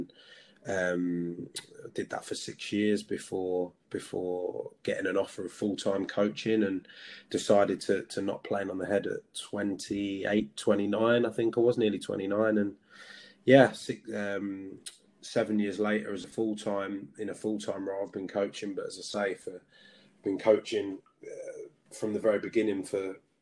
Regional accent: Belfast, Northern Ireland, United Kingdom; born there; also born or lived in London; I was born in Belfast, then no real connection, no family connection to Belfast, but my parents were over there. My dad got a job out there.

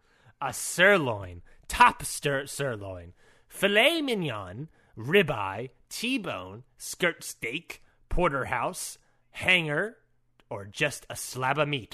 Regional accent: Maryland, United States; Luckily, I grew up in Maryland.

